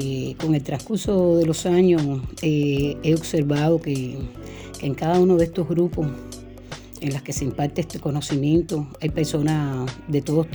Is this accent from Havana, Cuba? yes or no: yes; Havana, Cuba; tengo 61 años de edad, soy natural de Ciudad de La Habana, Cuba, actualmente vivo en el municipio de Guanabacoa y quería contar que estoy iniciada hace muchos años en la regla de Ocha, lo que es la religión yoruba.